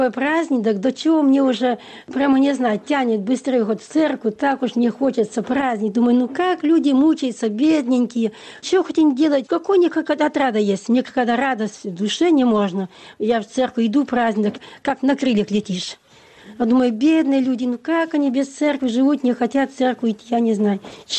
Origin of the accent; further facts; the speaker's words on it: Sovetsk, Kirov Oblast, Russia; also born or lived in Komi; С Кировской области, из России. Святки. Город Советск